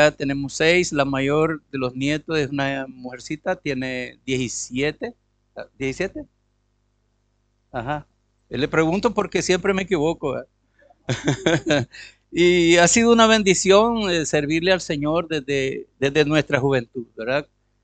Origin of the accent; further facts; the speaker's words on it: Nicaragua; yo soy de Nicaragua y mi esposa también. Nos casamos bien jóvenes. Yo tenía 19 años y medio y mi esposa tenía 17 y 16 o 17